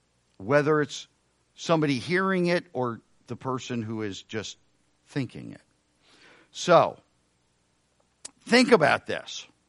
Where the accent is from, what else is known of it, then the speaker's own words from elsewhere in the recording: Reading, Pennsylvania, United States; I grew up in Reading, Pennsylvania.